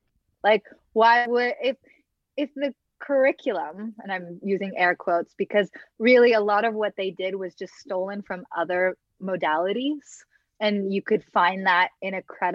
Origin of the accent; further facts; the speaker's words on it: Los Angeles, California, United States; I mean, I grew up here in Los Angeles, and it's like the mecca of personal growth and self-help.